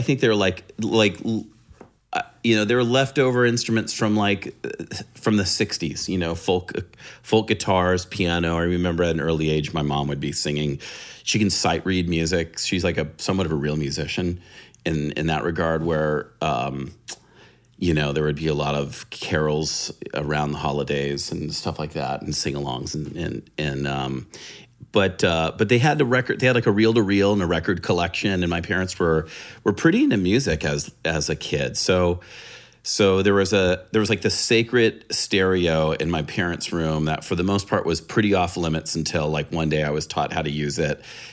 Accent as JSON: {"language": "English", "town": "San Diego", "region": "California", "country": "United States", "tie": "born or raised there", "said": "I'm a California rat. So I grew up in San Diego. My dad was actually in the Navy, and my mom was an Army nurse."}